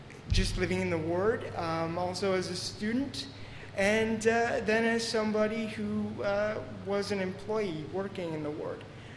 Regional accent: Kitchener, Ontario, Canada; I am a lifelong resident of Kitchener. I was born in Ward 9, and I spent most of my life down here. I'm a graduate of Cameron Heights Collegiate

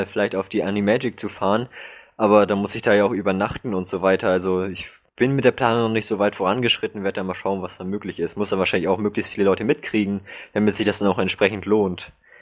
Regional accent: Schleswig-Holstein, Germany; Ja, bei mir als Schleswig-Holsteiner, da ist das natürlich ganz egal, ob ich jetzt nur nach Bonn fahre oder nach Kassel.

